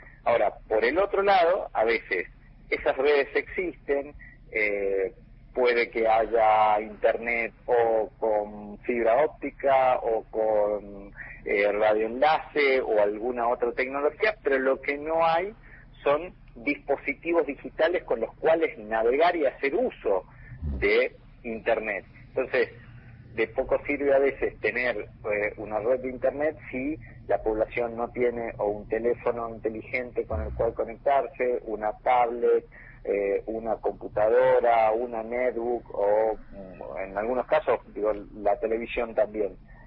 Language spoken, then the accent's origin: Spanish; Salta, Argentina; ustedes saben que yo soy de Salta